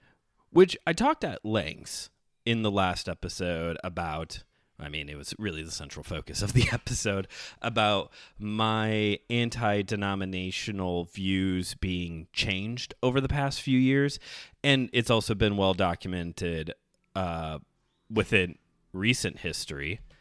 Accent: Hammond, Indiana, United States; But I grew up in Hammond and spent a lot of time in Highland and Griffith.

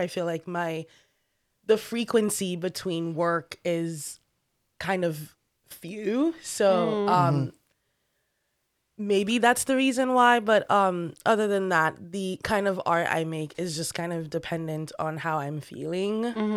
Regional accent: Sierra Leone; also born or lived in Maryland, United States; now in Rochester, United States; I spent most of my years being in America once I came from Sierra Leone in Maryland. And then I moved here.

